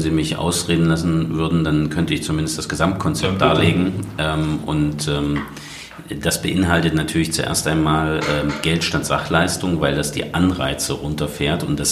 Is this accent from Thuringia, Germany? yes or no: yes; Thuringia, Germany; als Thüringer, das ist meine Heimat, wir entscheiden die Zukunft meiner Heimat schon selber.